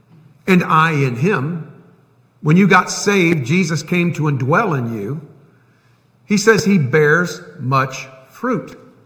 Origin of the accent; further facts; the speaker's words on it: Tampa, Florida, United States; You know, I grew up in the city. I grew up in Tampa.